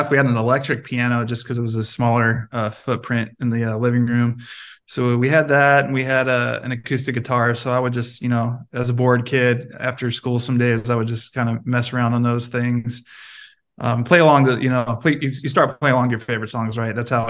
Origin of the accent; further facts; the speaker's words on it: Prunedale, California, United States; I grew up in the Monterey Bay of California, so right in the middle of California, and a little town called Prunedale.